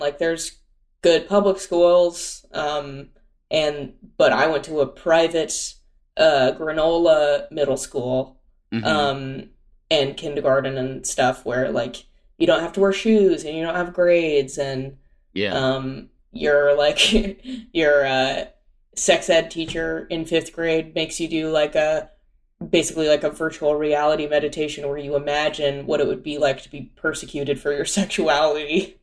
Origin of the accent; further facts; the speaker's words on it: California, United States; born there; now in Pasadena, United States; And I told someone I was from Orange County that I was born there.